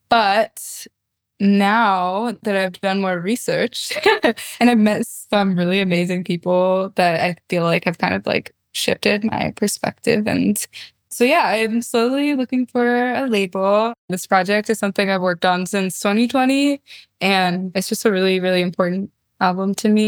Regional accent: California, United States; I grew up in the Bay Area. I grew up going to Stern Grove.

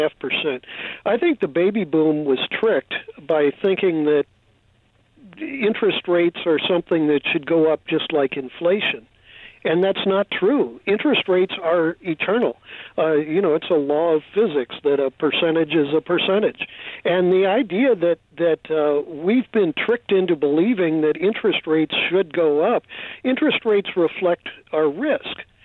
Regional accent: Missouri, United States; I was from Missouri, where the usury laws were set at 7%.

